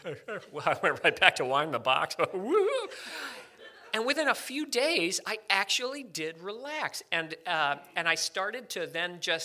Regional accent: Connecticut, United States; I'm from Connecticut, so this was familiar.

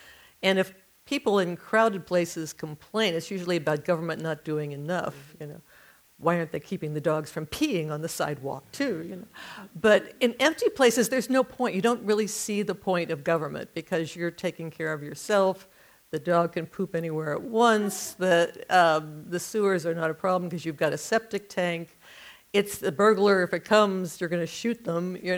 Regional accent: Ohio, United States; I grew up in Ohio, and I loved Ohio, but we never had T-shirts that said "Don't mess with Ohio,"

